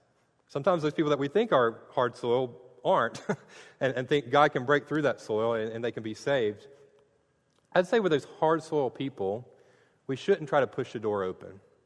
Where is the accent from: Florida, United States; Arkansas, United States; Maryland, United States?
Florida, United States; Mayo; I was back in my hometown preaching in Mayo, Florida, at Brewer Lake Baptist Church